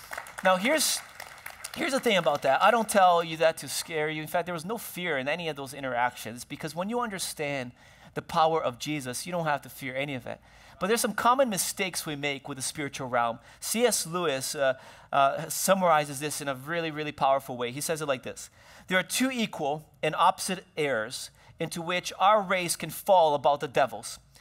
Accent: Brazil; I grew up in Brazil

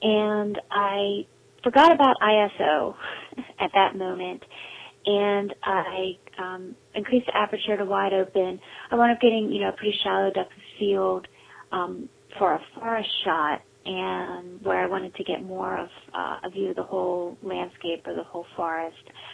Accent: Pittsburgh, Pennsylvania, United States; I'm from Pittsburgh, Pennsylvania.

